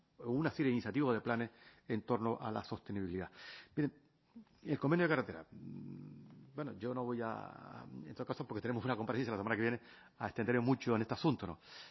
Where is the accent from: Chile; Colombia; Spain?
Spain; con un proyecto de país en el que nos sentimos muy cómodos siendo español